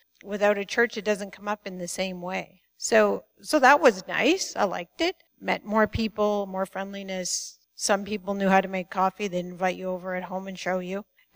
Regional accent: Maple Ridge, British Columbia, Canada; I grew up in Maple Ridge, not far from here, without a Christian upbringing. Both of my parents had themselves grown up in church-going sort of families, but we didn't.

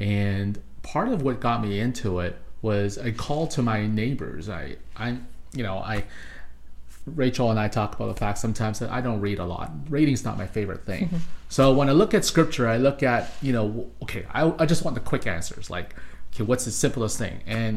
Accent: Coquitlam, British Columbia, Canada; I grew up here in Coquitlam for pretty much the last 30 years or so.

